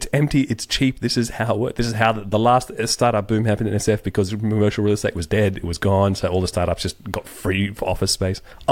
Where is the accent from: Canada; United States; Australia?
Australia; As an Australian